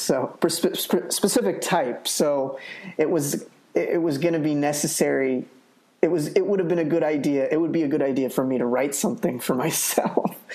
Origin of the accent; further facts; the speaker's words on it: Sacramento, California, United States; also born or lived in Los Angeles; I was born here. I grew up in Sacramento, and then and I came back here a lot because a lot of my family is from here.